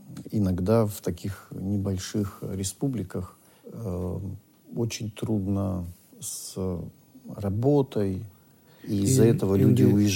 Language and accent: Russian; North Caucasus, Russia; И я написал, что я из Северного Кавказа